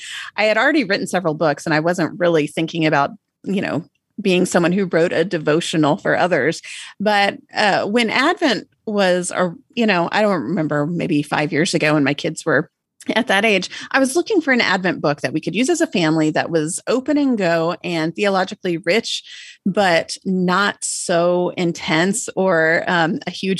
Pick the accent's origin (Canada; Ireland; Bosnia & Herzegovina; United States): United States; Austin, Texas; also born or lived in Oregon; I was born and raised in Austin. Okay. And then we traveled a lot. We lived overseas. We lived in Oregon.